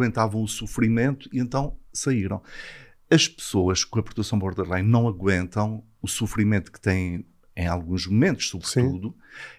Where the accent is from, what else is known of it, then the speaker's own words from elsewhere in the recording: Azores, Portugal; accent: Azorean; moved away; com um bocadinho ainda de pronunciar açoriano ainda falo.